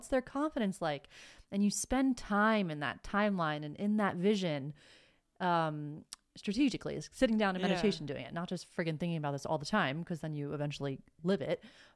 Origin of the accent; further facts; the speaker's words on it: New York, United States; And maybe it's New York, especially. I'm from New York, and we just fucking say it how it is.